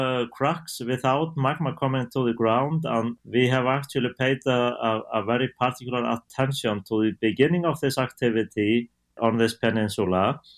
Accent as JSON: {"language": "English", "country": "Iceland", "second_language": "English", "said": "So I am from Iceland and I live in Iceland."}